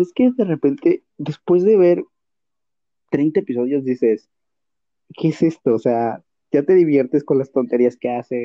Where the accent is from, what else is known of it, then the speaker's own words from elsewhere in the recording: Mexico; yo tengo doble nacionalidad, soy mexicano y soy libanés.